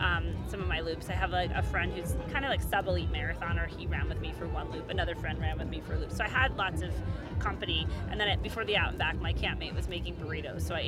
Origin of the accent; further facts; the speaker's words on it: East Coast, United States; now in San Diego, United States; I'm from the East Coast. I just moved out to San Diego last year.